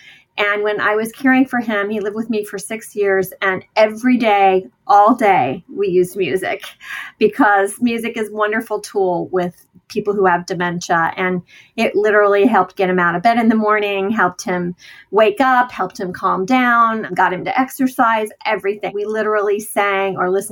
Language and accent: English; Ohio, United States; I grew up in Ohio and went to Ohio University.